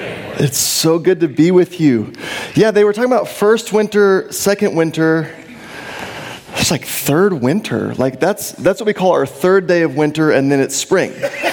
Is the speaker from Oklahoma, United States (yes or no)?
no; Texas, United States; I was born and raised in Texas.